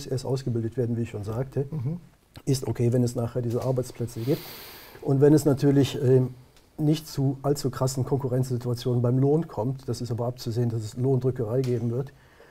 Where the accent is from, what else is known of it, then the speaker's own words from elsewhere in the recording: Brühl, North Rhine-Westphalia, Germany; Ich war kürzlich in Brühl bei Köln, meiner Heimatstadt.